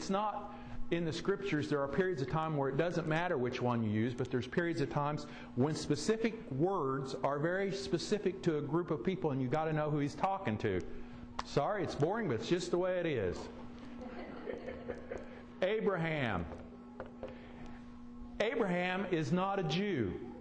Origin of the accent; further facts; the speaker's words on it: Noble, Illinois, United States; I come from Noble, therefore I'm a Nobelite.